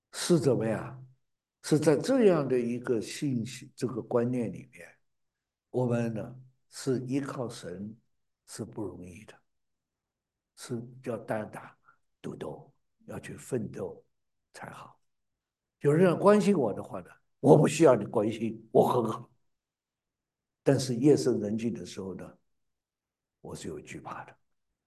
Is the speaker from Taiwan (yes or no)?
no; China; 我们中国人呢，差不多人呢都是这样的。